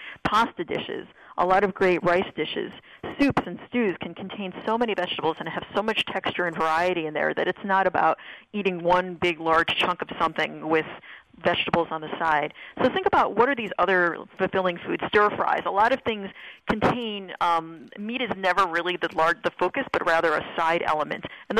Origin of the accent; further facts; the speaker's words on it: Northeast, United States; I grew up here in the Northeast, and I live in New York City. It's not exactly the soul food capital of the world.